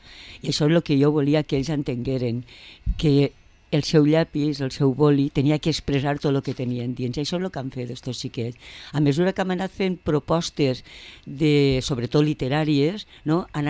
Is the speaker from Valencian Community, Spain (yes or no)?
yes; Vila-real, Valencian Community, Spain; vaig a fer un projecte per a Vila-real, que és el meu poble